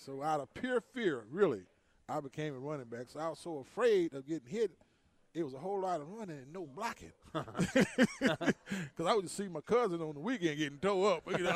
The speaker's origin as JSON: {"language": "English", "town": "St. Louis", "region": "Missouri", "country": "United States", "tie": "born or raised there", "said": "Oh, big Cardinals fan, because originally I'm from St. Louis, Missouri by birth. Born there, and back when I was growing up, most inner-city black kids, we played baseball."}